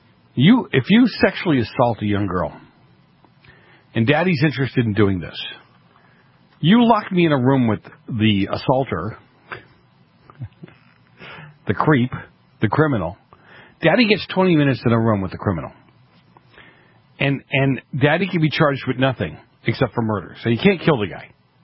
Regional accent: Massachusetts, United States; I grew up in Massachusetts. We have a clue.

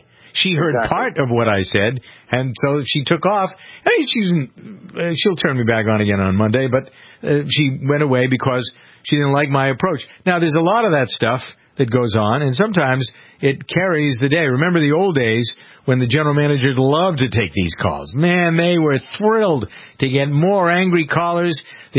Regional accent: Framingham, Massachusetts, United States; Somebody took offense last week in my hometown of Framingham.

